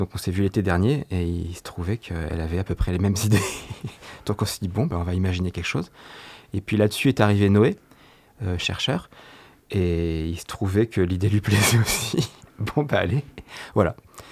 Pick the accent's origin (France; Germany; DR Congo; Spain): France; Auvergne-Rhône-Alpes; Alors, j'ai grandi à Combeauvin et à La Baume, Corniane, plus au nord de la Drôme.